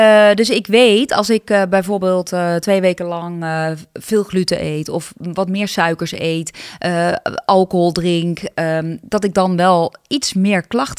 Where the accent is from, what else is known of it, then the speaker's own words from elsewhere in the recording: North Brabant, Netherlands; want ik kom uit Brabant